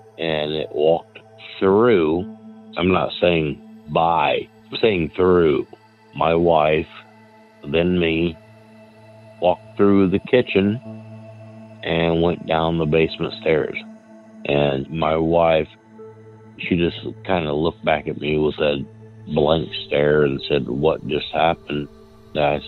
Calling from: Dayton, Ohio, United States; I'm from Dayton, Ohio. I can see Wright-Patterson Air Force Base from where I live.

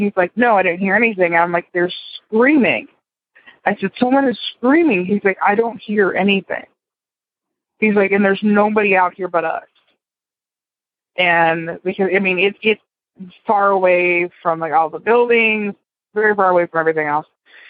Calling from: Florida, United States; I'm calling from Brevard County, Florida.

